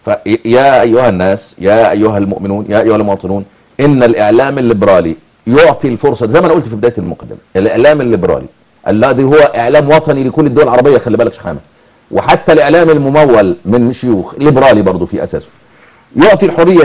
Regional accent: Egypt; كما يحدث عندنا في مصر

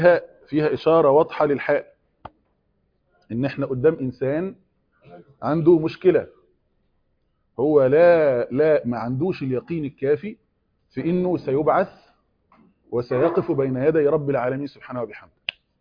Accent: Egypt; كواحد مصري

